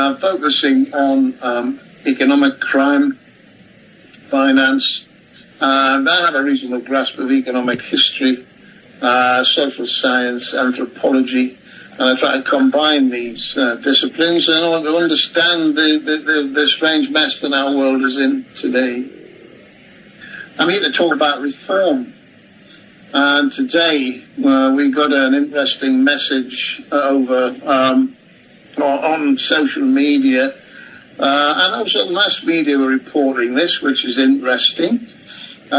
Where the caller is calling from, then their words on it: Newcastle, North East England, United Kingdom; I'm speaking from Newcastle.